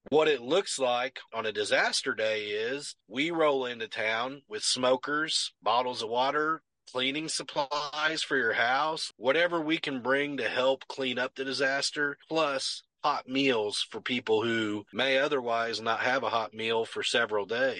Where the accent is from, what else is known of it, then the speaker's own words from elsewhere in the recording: Indiana, United States; I mean, the game that we were going to represent the Indianapolis Colts, since we're from Indiana.